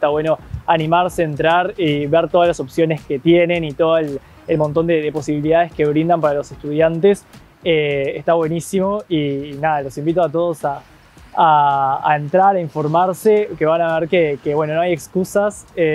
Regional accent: Melo, Cerro Largo, Uruguay; now in Montevideo, Uruguay; tengo 24 años y estudio Ingeniería Industrial. Soy del interior, soy de Melo, Cerro Largo, y vivo hace 7 años acá en Montevideo.

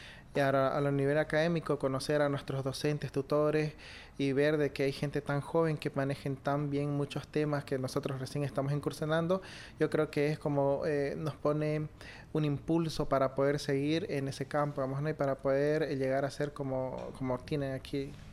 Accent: Bolivia; now in Uruguay; tengo 27 años, soy bioquímico, soy boliviano

